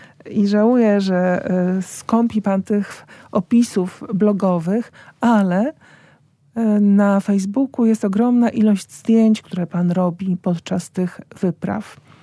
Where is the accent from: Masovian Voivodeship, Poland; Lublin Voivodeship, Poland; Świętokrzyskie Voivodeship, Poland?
Świętokrzyskie Voivodeship, Poland; Wielobycz; Na chwil kilka zatrzymałem się w Wielobyczy, wiosce mojego dzieciństwa i pierwszej młodości.